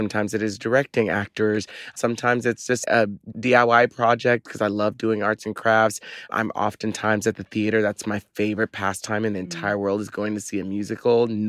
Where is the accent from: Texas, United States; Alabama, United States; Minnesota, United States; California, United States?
Texas, United States; When I was young, I was very, very different and odd, especially growing up in the South in Texas.